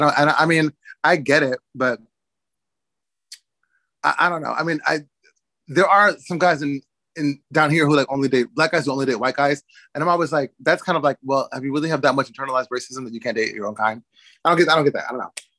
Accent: United States; You know, I think growing up in America, anyone who's not white would have a negative

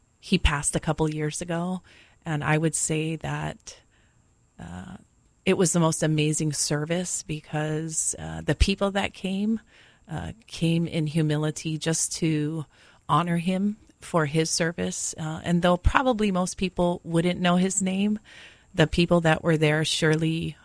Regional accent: Kaneohe, Hawaii, United States; I grew up in Kaneohe, born and raised there most of my life. Went to school in town at University Lab School, but pretty much born and raised in the country.

